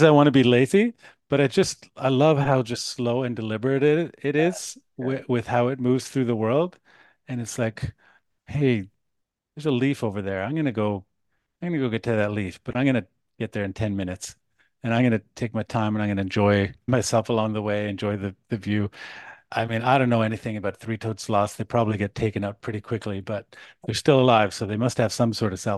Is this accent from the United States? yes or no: no; Canada; born there; My background is Croatian. My parents are Croatian. I was born in Canada, but still very much resonate with that culture.